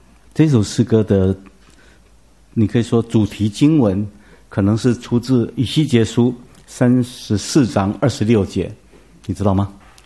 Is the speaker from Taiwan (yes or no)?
yes; Taiwan; 我们台湾人都用有时候用日语就称它叫笑啊